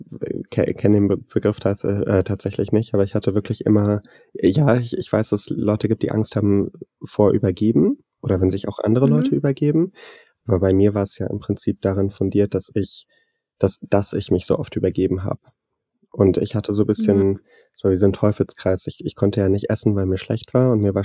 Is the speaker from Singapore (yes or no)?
yes; Singapore; Ich bin ja in Singapur aufgewachsen und war in Deutschland